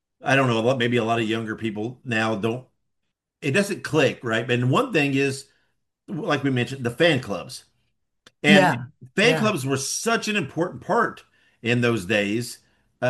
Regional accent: Indiana, United States; And I'm originally from Indiana.

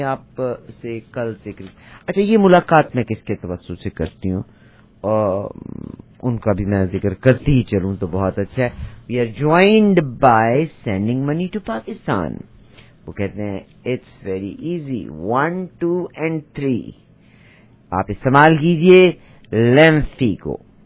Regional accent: India; now in Canada; मुझे कहते जी एक्चुअली मैं इंडिया से हूँ।

